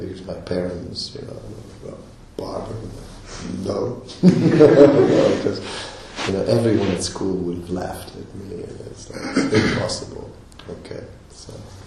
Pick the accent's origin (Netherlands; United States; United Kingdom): Netherlands; North Holland; I'm from Holland, and my family were for many generations directors in big multinational companies